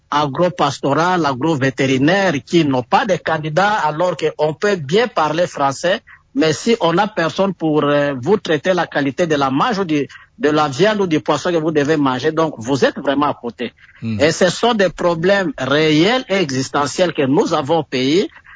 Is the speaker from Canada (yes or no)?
no; DR Congo; chez nous, en République démocratique du Congo, nous avons des sérieux problèmes